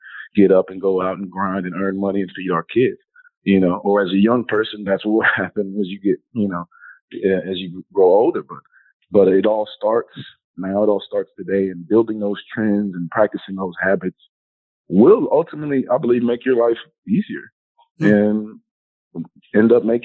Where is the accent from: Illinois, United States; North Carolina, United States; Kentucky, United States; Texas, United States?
Texas, United States; Houston; I know I'm from Houston originally.